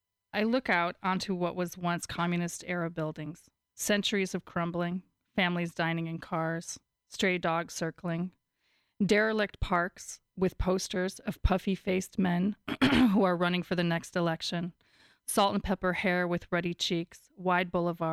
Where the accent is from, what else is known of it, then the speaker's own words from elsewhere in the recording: United States; I've played this card before as an American.